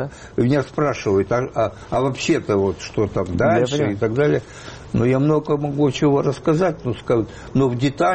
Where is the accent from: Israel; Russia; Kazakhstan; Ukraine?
Ukraine; Odesa, Odesa Oblast; accent: Odessa; moved away; ощущение, что наконец я вырвался из Одессы, которая относится к 60-му году